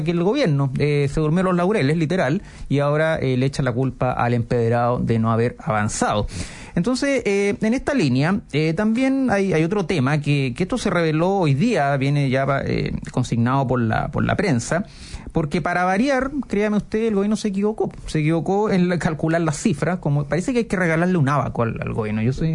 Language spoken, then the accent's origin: Spanish; Talca, Maule, Chile; Un saludo nuevamente a mi ciudad natal, Talca